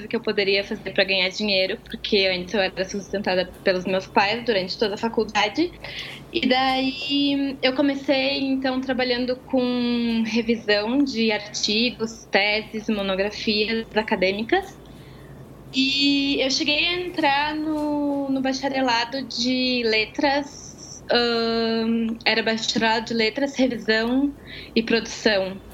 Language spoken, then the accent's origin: Portuguese; Porto Alegre, Rio Grande do Sul, Brazil; Eu nasci em Porto Alegre, cresci aí no Rio Grande do Sul.